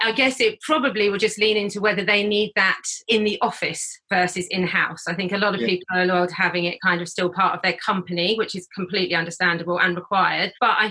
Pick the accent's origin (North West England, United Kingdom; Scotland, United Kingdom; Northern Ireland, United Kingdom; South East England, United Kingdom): South East England, United Kingdom; Brighton; I'm in Sussex, down in Limfield. Okay. It's a kind of in between Brighton and London. I'm from Brighton.